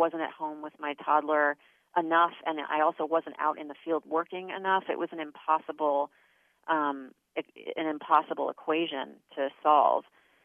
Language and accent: English; New York, United States; as a kid growing up in New York, as a young woman in, on the East Coast